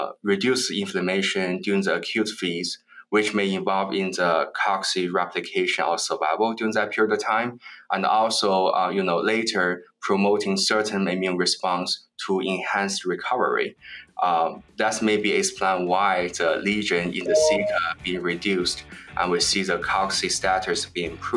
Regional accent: China; English is a second language; I grew up in China. I was born over there. My whole family is farmers

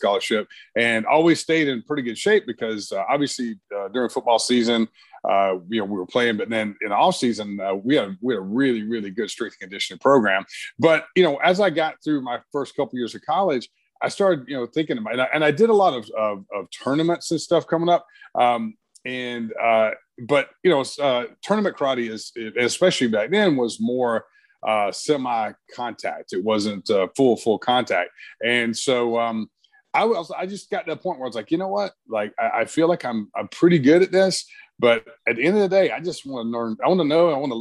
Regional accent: Brunswick, Georgia, United States; And I grew up in Brunswick, Georgia.

